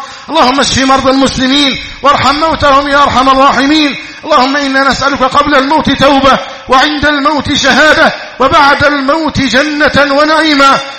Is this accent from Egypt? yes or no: yes; Egypt; اللهم اجعل بلدنا مصر أمنا أمانا